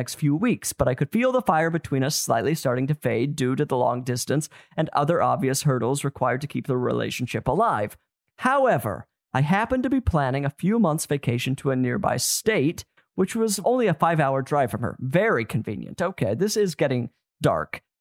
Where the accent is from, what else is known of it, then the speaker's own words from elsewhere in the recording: Los Angeles, California, United States; She was visiting my hometown of Los Angeles, where she